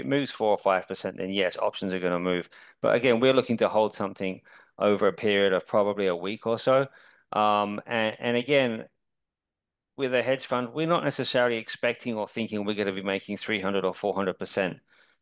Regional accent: London, United Kingdom; This was in the city of London, by the way. I'm from London originally.

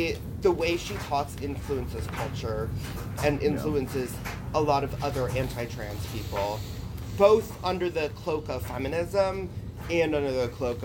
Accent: England, United Kingdom; born there; I was born in England. England, in it.

